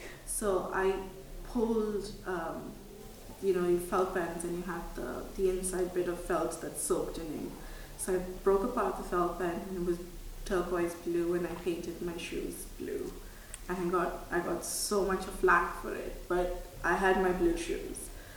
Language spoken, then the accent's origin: English; Tamil Nadu, India; first language Tamil; English is a second language; because I come from Tamil Nadu, which we speak Tamil over there.